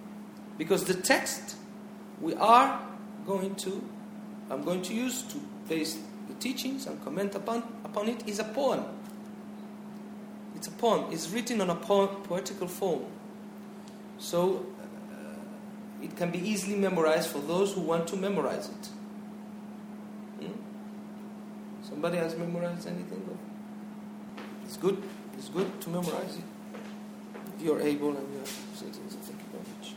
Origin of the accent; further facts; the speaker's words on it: Tangier, Tanger-Tetouan-Al Hoceima, Morocco; also born or lived in Spain; I was brought up in Tangier, but my family is originally from Fez. So my father was born in Fez.